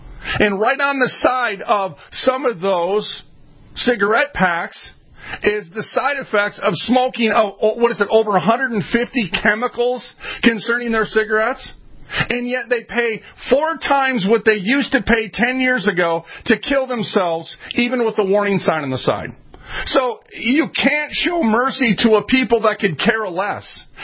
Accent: Minneapolis, Minnesota, United States; I'm from North Minneapolis. Let's get a little street lang in here.

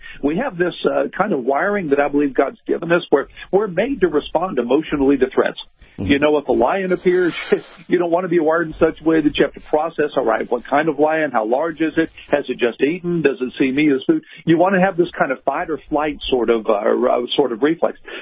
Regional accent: Texas, United States; I have that when I travel, especially, Bill, because I'm from Texas.

